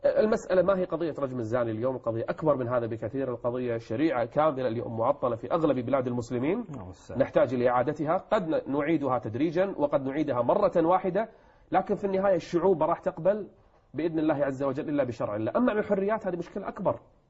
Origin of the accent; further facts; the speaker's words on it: Kuwait; ثائرة الليبراليين عندنا في الكويت